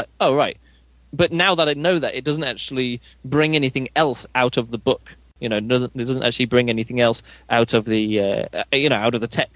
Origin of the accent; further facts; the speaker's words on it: England, United Kingdom; now in Germany; I'm English, but I live in Germany, and so I really don't mind who wins out of this game.